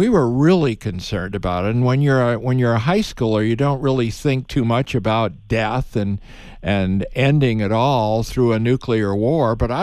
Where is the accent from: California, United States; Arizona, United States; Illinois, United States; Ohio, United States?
Illinois, United States; Growing up in Chicagoland during the, you know, post-World War II, we were always taught, hey, you never know, we're just perhaps a day away from a nuclear confrontation.